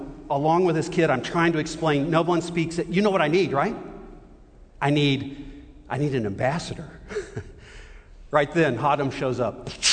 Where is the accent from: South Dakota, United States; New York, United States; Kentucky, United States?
Kentucky, United States; Owensboro; also born or lived in Louisville; I'm actually one of those rare people on this campus that's actually from here. I was born in Louisville. I grew up about 100 miles west of here in Owensboro, Kentucky.